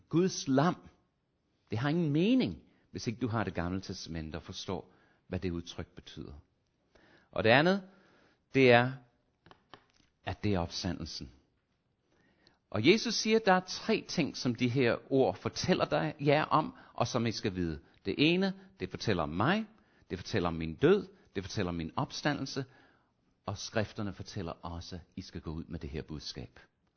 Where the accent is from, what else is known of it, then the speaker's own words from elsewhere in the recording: Australia; Men jeg husker tilbage til min barndom i skole i Australien